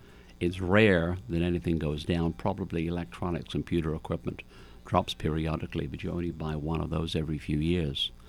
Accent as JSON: {"language": "English", "region": "London", "country": "United Kingdom", "said": "Now, I'm from London, England"}